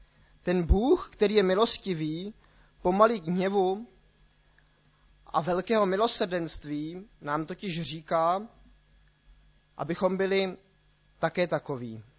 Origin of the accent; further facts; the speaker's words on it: Switzerland; also born or lived in Plzeň, Czech Republic; Já jsem původem z České republiky, narodil jsem se v Plzni, ale od roku 1994 jsem vyrůstal ve Švýcarsku